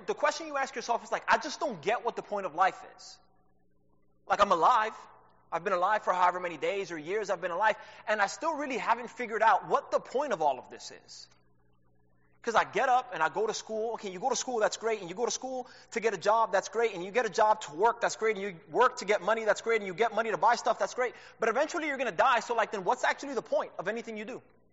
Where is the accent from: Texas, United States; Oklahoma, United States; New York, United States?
New York, United States; New York City; first language Spanish; English is a second language; So I'm from New York, so born and raised in New York City. Spanish is my native language, but I learned English, you know, in school and in TV, like the rest of y'all probably.